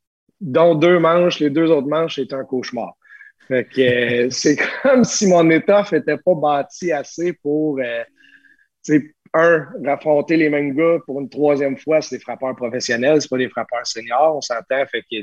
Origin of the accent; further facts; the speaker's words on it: Quebec City, Quebec, Canada; Moi, ça me faisait plaisir de relancer chez nous, à Québec, au stade municipal.